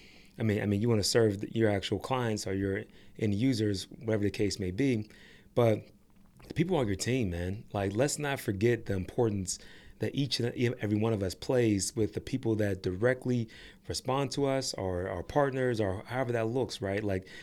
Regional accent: Pittsburgh, Pennsylvania, United States; I was raised in Pittsburgh, but both sides, my mom and my dad are both from the city.

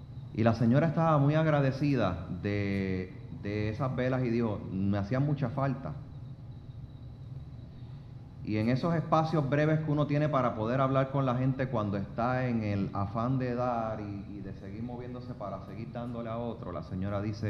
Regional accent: Mayagüez, Puerto Rico; now in San Juan, Puerto Rico; como yo soy de Mayagüez y vivo en San Juan, en el área metropolitana

